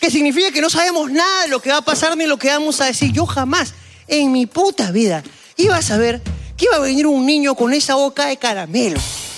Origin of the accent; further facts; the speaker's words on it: Seville, Andalusia, Spain; Soy de Sevilla, España.